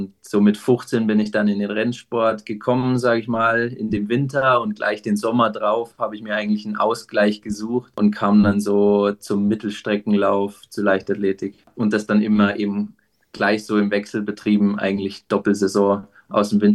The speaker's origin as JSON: {"language": "German", "town": "Munich", "region": "Bavaria", "country": "Germany", "said": "ich komme eigentlich aus München, ist gar nicht so mittendrin in den Bergen, kann man sagen."}